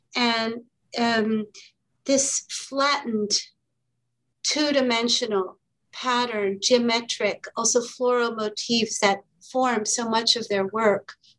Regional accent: Iraq; also born or lived in Kuwait / Lebanon; growing up in the Arab world, in Iraq, in Kuwait, in Lebanon, a few different times

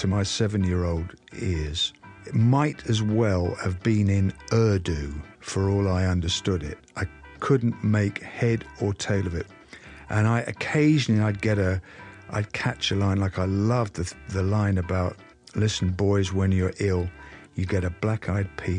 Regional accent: England, United Kingdom; music from the United States couldn't have been any more different to the stuff that we were served up as English kids.

